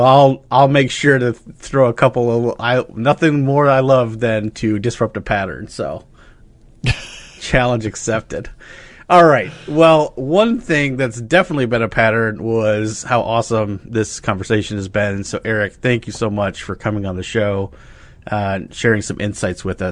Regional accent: the South, United States; mason jar because I'm from the South.

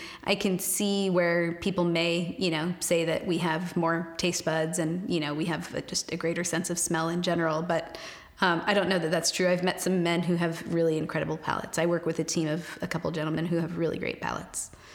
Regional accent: Pittsburg, California, United States; No, I grew up in Pittsburgh, California.

